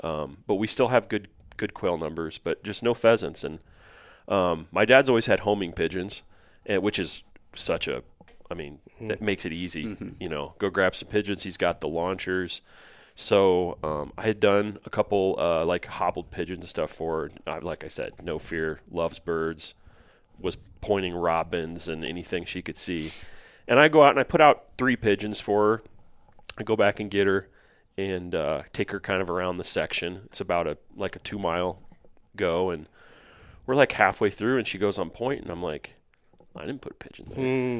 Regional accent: Nebraska, United States; the county that I grew up in Nebraska. I haven't seen a pheasant, and my dad farms.

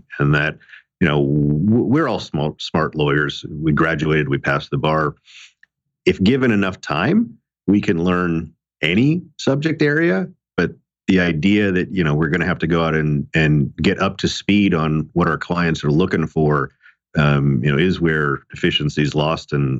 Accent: Las Vegas, Nevada, United States; with about 15 lawyers based in my hometown of Las Vegas.

